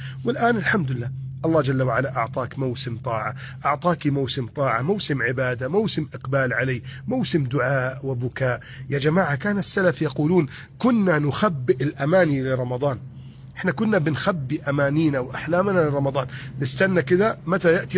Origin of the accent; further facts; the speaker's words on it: Egypt; احفظ بلدنا مصر من كيد الكائدين